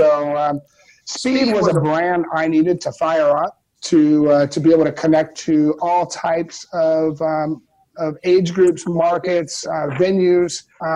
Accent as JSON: {"language": "English", "region": "California", "country": "United States", "tie": "born or raised there", "said": "those are two of my buddies that we grew up there in California together."}